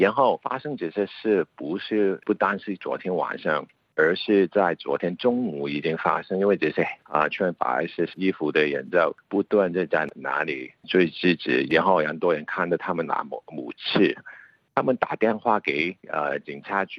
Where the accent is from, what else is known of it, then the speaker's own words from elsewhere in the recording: Hong Kong; 我作为香港人